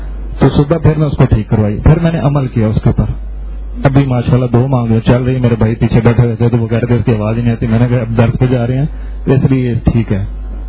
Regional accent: Punjab, Pakistan; میں کتا درآور چولیستان کا رہنے والا ہوں

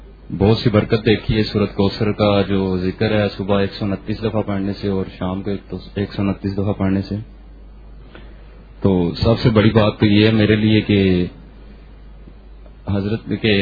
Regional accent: Jhelum, Punjab, Pakistan; میں جہلم سے آیا ہوں۔

